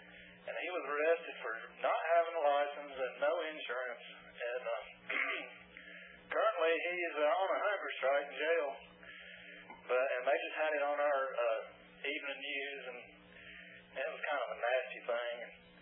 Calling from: South Carolina, United States; I'm calling you from South Carolina.

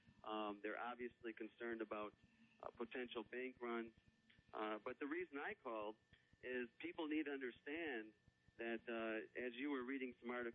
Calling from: Michigan, United States; Well, I have addressed hundreds of local governments here in Michigan in regards to contingency plans for Y2K

